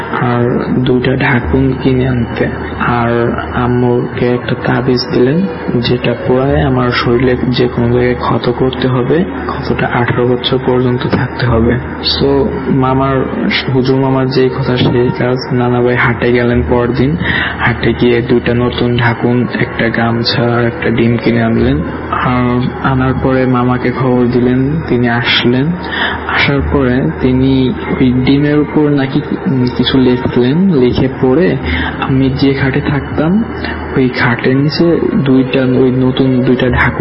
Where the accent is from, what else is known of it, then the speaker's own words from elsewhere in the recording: Faridpur, Dhaka Division, Bangladesh; born there; আমার জন্ম হয় ফরিদপুরে কোন এক গ্রামে, আমার নানু বাড়িতে।